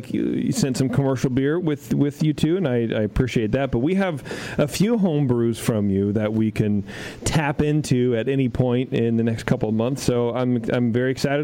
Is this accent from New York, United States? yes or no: no; Philadelphia, Pennsylvania, United States; I'm from Philly.